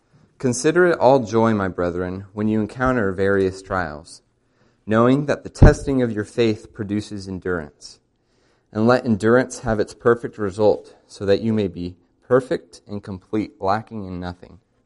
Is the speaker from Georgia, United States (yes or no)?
yes; Roswell, Georgia, United States; I'm from Roswell, Georgia, so that's about a 40-hour drive southeast of here, down in about the southeast corner of America. I grew up in a family of six kids